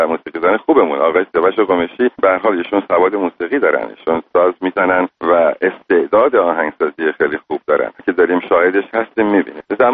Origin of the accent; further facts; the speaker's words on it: Abadan, Khuzestan, Iran; born there; ببینید، من متولد آبادان هستم و آبادان شهری بود که به خاطر پالایشگاه از تمام ایران به خاطر کار میومدن اونجا